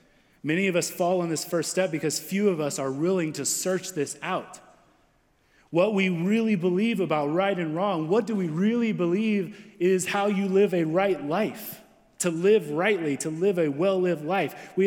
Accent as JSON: {"language": "English", "country": "United States", "said": "And I'm an American Christian, just so you know."}